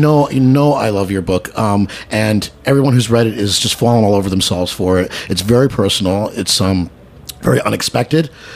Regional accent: New York, United States; And especially as a New Yorker, she's the Widow Lennon.

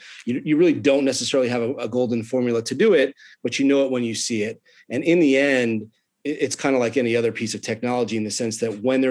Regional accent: Atlanta, Georgia, United States; So I'm from Atlanta originally and was a minor league hockey announcer of all things right out of college

